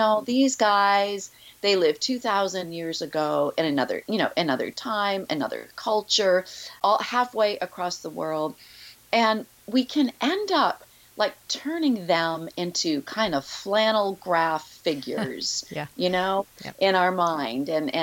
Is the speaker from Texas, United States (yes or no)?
no; New Hampshire, United States; I grew up in New Hampshire and kind of in the woods of New Hampshire, very rural background.